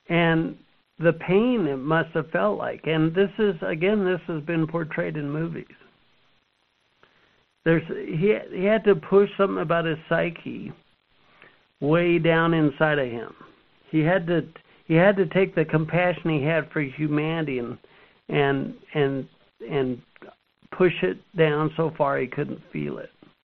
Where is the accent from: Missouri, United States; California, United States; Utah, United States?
Utah, United States; All right, I grew up in the United States, small town in Utah.